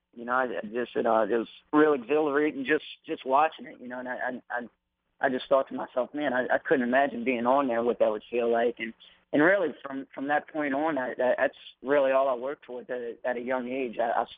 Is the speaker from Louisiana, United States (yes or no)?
yes; Louisiana, United States; I grew up idolizing all of those guys.